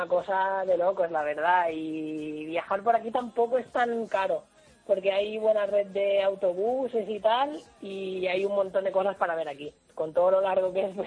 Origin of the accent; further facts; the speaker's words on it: Barcelona, Catalonia, Spain; now in Chile; aunque sea de Barcelona